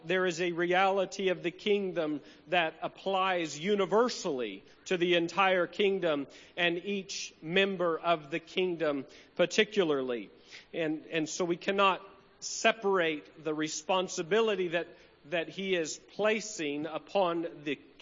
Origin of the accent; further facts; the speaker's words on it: Mississippi, United States; We're from Mississippi, and it ain't cold like this there. And we use ain't down there.